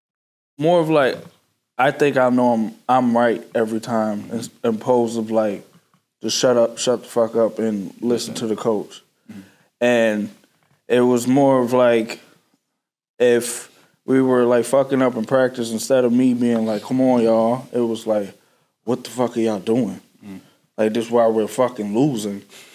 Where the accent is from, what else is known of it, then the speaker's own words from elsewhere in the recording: Virginia, United States; So me breaking my hand 8 hours from, I'm from Virginia, so 8 hours from, like, my support really was tough.